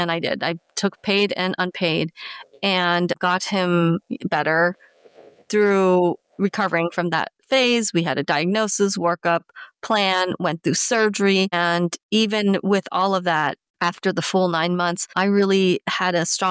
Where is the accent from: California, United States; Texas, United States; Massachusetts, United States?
California, United States; Many people commented that I have an accent. I tried to explain it's from growing up in Southern California.